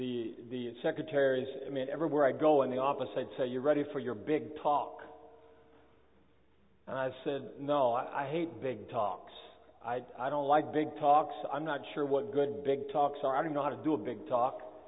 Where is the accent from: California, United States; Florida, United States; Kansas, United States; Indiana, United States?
Indiana, United States; Kokomo; Since I was raised in Kokomo, it's always good to be back